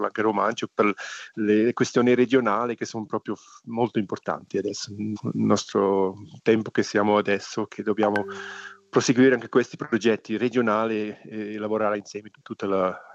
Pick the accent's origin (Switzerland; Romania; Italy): Switzerland; Savognin, Graubünden; now in St. Moritz, Switzerland; vengo da un'altra parte, sono cresciuto a Savognina, oltre a montagna, anche questo magari un po' qualcosa interessante, che non sono proprio dalla valle oriundamente, ma sono adesso qui a quasi 20 anni che posso vivere qui e parlo la lingua romancia